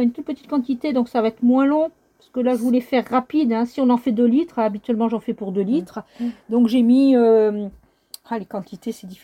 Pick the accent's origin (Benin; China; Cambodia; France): France; en tout cas chez nous en France